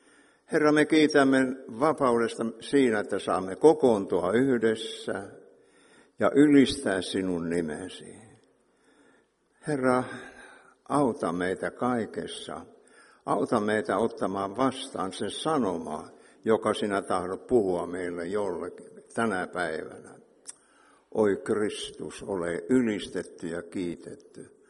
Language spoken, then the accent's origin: Finnish; Ylipurmo, Ostrobothnia, Finland; Tulee mieleen tuolla Ylipurmulta sieltä, mistä mä oon kotoisin.